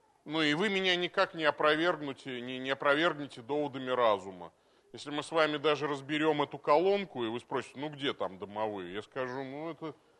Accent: Tolyatti, Samara Oblast, Russia; А я, ну, я вырос на Волге. Ну, даже Куйбышевское водохранилище, это не 80% Тольятти моего родного города.

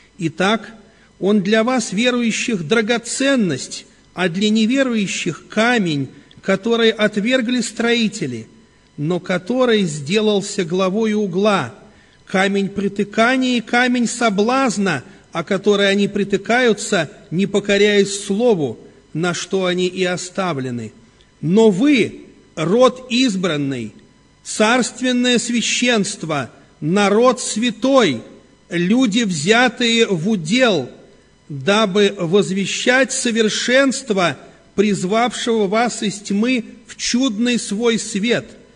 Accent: Moscow, Russia; Я, кстати, тоже москвич. Я служу в Дмитрове, но я потомственный москвич

